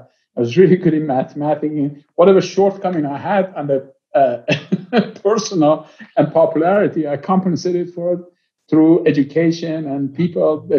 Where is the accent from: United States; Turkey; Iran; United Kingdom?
Iran; Tehran Province; So I'm Iranian. I was born in Iran, a suburb of Tehran.